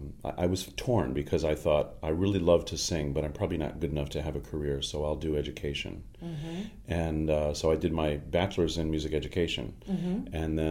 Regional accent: Schenectady, New York, United States; I grew up in upstate New York, in Schenectady, to be exact.

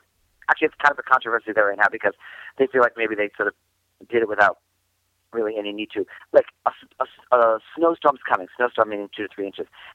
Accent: New England, United States; Well, I grew up in New England where we would regularly get 2 or 3 feet of snow.

